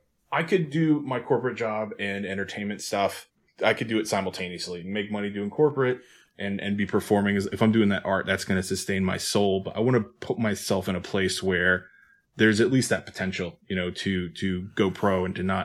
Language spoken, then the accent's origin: English; Alabama, United States; But I'm also from Alabama, born and raised.